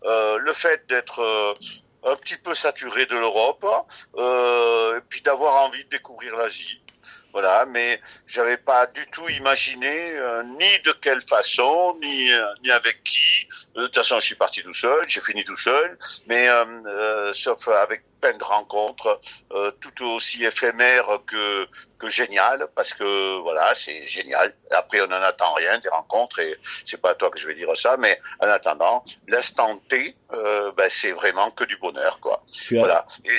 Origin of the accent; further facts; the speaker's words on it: Vic-en-Bigorre, Occitanie, France; moved away as an adult; also born or lived in Clermont-Ferrand; now in Portugal; 70 ans sonnés maintenant, depuis le mois d'octobre, et je suis natif des Pyrénées, des Hautes-Pyrénées. Je suis né à Vic-Bigorre. Voilà, j'habitais plus ou moins à Clermont-Ferrand, mais je suis maintenant au Portugal depuis 8 ans.